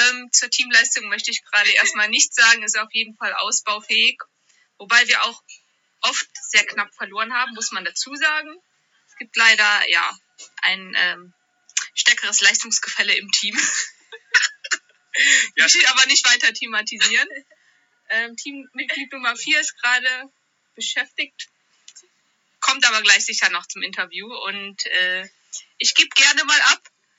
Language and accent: German; North Rhine-Westphalia, Germany; weil wir ja auch von hier kommen. Wir kommen ja aus dem Umland von Köln